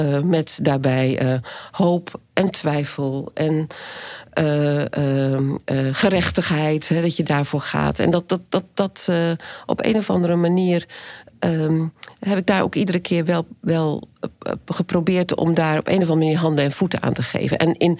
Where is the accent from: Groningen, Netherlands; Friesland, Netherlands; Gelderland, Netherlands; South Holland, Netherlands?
Groningen, Netherlands; also born or lived in Breda; Ik ben opgegroeid in Oost-Groningen, dus geboren in Breda.